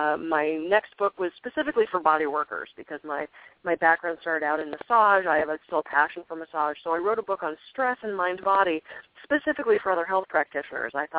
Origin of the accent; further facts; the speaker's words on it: Pittsburgh, Pennsylvania, United States; I grew up in Pittsburgh, I very much miss that shift from summer to fall